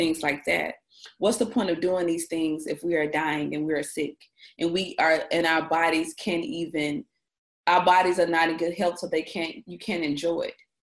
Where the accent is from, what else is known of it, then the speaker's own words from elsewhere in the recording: Mississippi, United States; now in Atlanta, United States; And I'm from Mississippi, so when I say our food is plant-based, I say that with the understanding that I'm a true Mississippian, so I have eaten it all.